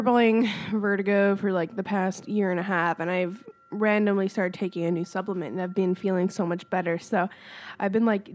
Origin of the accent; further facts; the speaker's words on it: Florida, United States; Growing up in Florida, a shady, cool lake was welcome. My grandma even lived next door to us, and it was nice to have her close by.